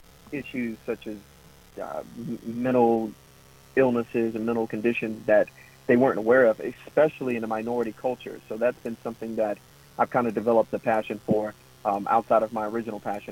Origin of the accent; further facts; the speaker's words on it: Columbia, South Carolina, United States; now in North Charleston, United States; I live in North Charleston, South Carolina. I'm originally from Columbia